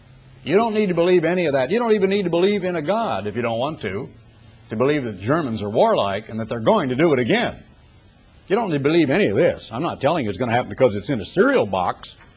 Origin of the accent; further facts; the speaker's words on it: Oregon, United States; I know, because I grew up in Oregon.